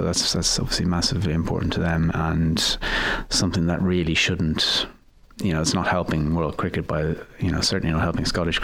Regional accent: Ireland; I had played for Ireland before, I'm Irish

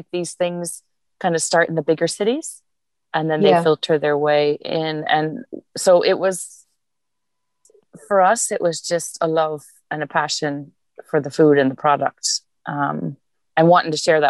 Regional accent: Missouri, United States; Now, I'm from Missouri and Missouri is very traditional as well.

